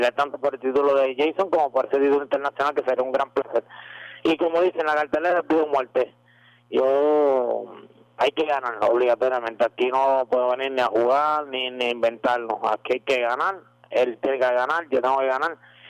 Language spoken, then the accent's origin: Spanish; Juncos, Puerto Rico; que vayan a todo mi pueblo de Junco, al pueblo de Cagua, de Burao, de Puerto Rico entero